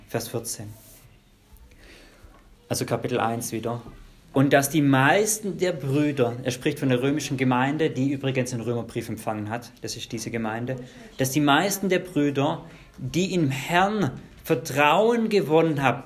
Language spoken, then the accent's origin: German; Baden-Württemberg, Germany; Ich komme aus dem Zabergäu, Richtung Heilbronn, da heißt immer, den würden wir nach Weinsberg liefern.